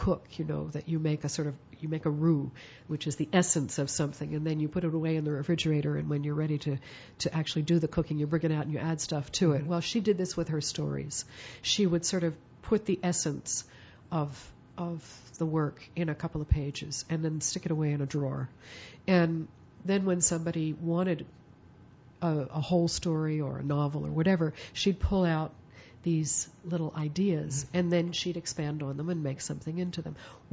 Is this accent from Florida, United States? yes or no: no; Philadelphia, Pennsylvania, United States; also born or lived in New York; New York, you know, I grew up in Philadelphia. I lived in New York for about 10 or 12 years.